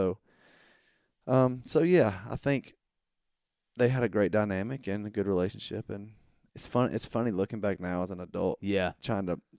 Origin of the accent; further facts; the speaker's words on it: Monroe, Georgia, United States; Well, I grew up in small town Georgia, a little town called Monroe.